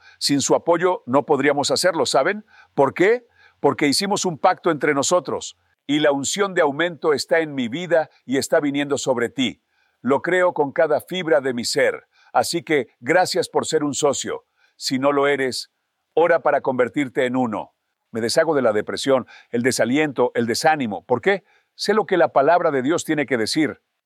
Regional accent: United States; Bueno, número uno, soy estadounidense.

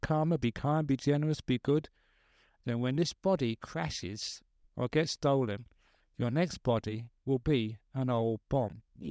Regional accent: England, United Kingdom; born there; Because I was born in England, I was English. You know, I don't know who I am. When it comes to a country.

